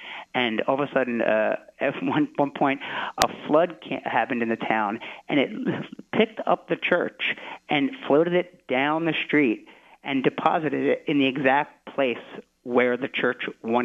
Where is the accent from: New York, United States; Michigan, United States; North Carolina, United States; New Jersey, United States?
New Jersey, United States; I'm from New Jersey. If I had still lived in New Jersey, I would have been doing that while I was writing the book.